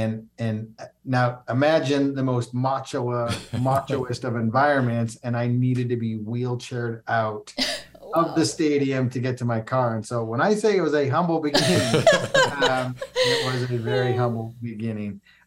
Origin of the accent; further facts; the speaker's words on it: Canada; now in United States; I grew up a wrestler in Canada and, you know, moved to the States and met my wife.